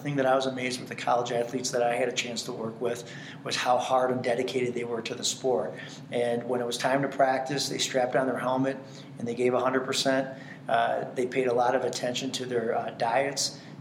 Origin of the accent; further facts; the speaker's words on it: Detroit, Michigan, United States; now in Colorado Springs, United States; I grew up in Detroit.